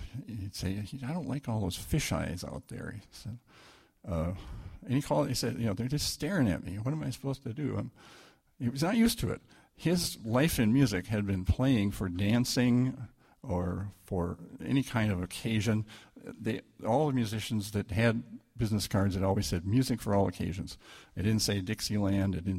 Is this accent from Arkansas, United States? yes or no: no; Minnesota, United States; I'm a Lutheran like you guys, and it was a real collision because I come from Minnesota